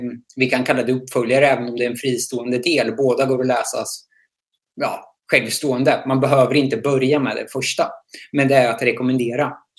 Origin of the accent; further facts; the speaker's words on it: Motala, Östergötland, Sweden; Jag är född och uppvuxen i Motala, tidigare kallad Lilla Chicago, eller ja, Motalas farligaste stad.